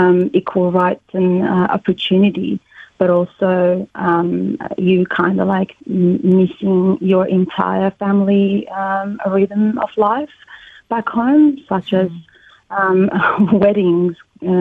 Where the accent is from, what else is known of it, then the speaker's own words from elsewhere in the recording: Iran; simply the way women move through public spaces here felt very different from what I experienced growing up in Iran.